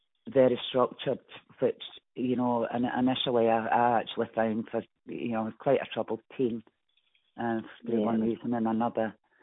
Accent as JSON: {"language": "English", "town": "Coatbridge", "region": "Scotland", "country": "United Kingdom", "tie": "born or raised there", "said": "they came to my hometown of Coatbridge"}